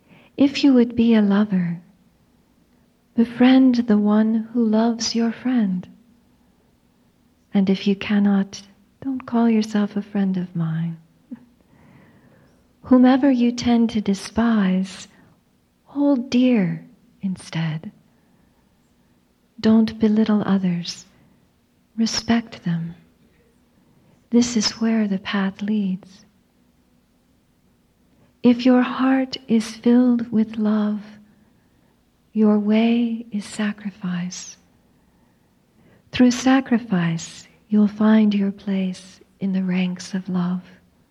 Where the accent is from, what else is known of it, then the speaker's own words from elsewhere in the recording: Florida, United States; When I was a child growing up in Florida, in the summers we used to retreat to these mountains.